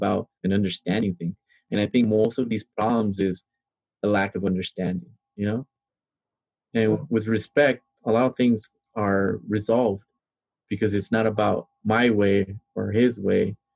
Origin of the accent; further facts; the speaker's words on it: Los Angeles, California, United States; she asked me what country I came from, you know? And I told him I came from Los Angeles. She goes, I'm not familiar with Los Angeles, Mexico, you know?